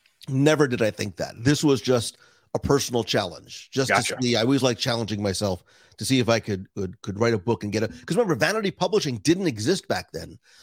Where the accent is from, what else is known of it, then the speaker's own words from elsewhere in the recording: New Jersey, United States; So my first, air quote, Disney memory is somewhat blurred because I grew up in New Jersey.